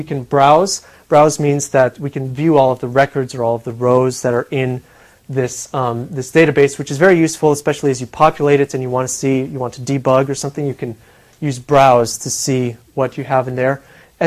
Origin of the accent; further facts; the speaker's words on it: El Paso, Texas, United States; so we'll do my hometown, El Paso, Texas.